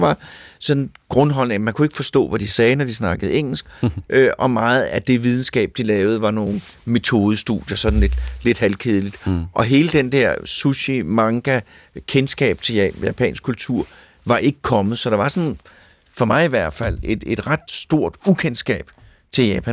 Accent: Copenhagen, Capital Region of Denmark, Denmark; Også som københavner, vil jeg sige.

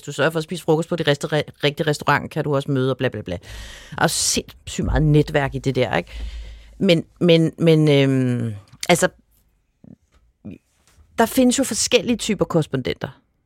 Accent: Capital Region of Denmark, Denmark; Jeg var fra Vestegnen

